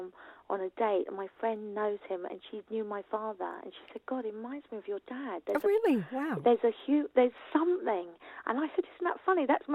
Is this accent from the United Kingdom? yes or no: yes; Richmond, London, United Kingdom; which was just because I'm from Richmond, and it was so on my doorstep, so easy.